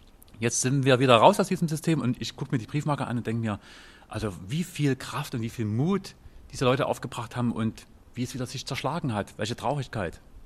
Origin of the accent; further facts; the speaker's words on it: Dresden, Saxony, Germany; also born or lived in Radebeul; Nee, ich bin in Dresden aufgewachsen, bin in Radebeul geboren.